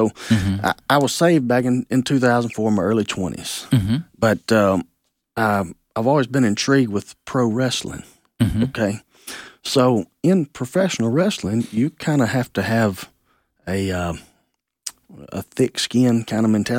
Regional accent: Mississippi, United States; also born or lived in Tennessee / Atlanta; I was born in Tennessee, but at 6 months old, we moved to Mississippi, and I've kind of been there most of my life.

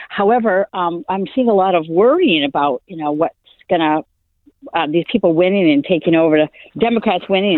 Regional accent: San Diego, California, United States; I'm from San Diego County. I live in North County, San Diego, however.

